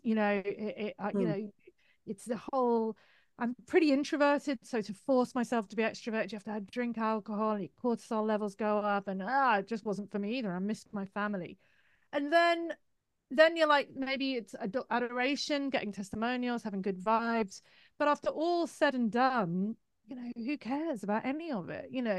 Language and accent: English; United Kingdom; But I think I'm British, you know, we cover up our trauma and our emotion with sarcasm.